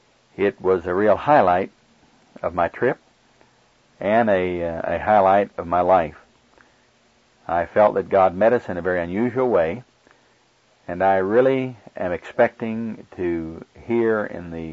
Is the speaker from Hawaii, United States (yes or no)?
no; Oklahoma, United States; accent: Oklahoma; I hope that my Oklahoma accent has not been too difficult for you to understand.